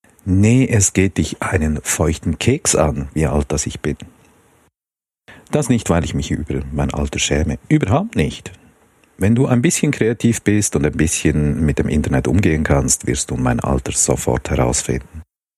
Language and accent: German; Chur, Graubünden, Switzerland; born there; Also geboren bin ich in Chur, das ist eine Stadt in der Schweiz, im Kanton Graubünden. Allerdings bin ich so ziemlich nicht dort aufgewachsen, zwar auch ein paar Jahre, aber durch meine Familie, wir sind sehr viel herumgekommen und haben immer wieder den Wohnort gewechselt